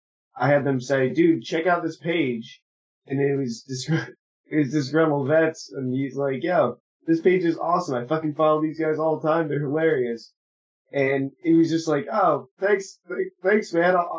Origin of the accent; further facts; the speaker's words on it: New Jersey, United States; are you from the south? I said, no, born and raised in Jersey.